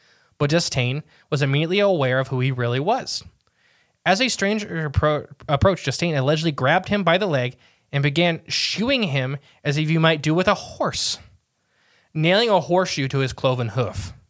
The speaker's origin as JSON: {"language": "English", "country": "United States", "said": "I'm from America where we both speak English."}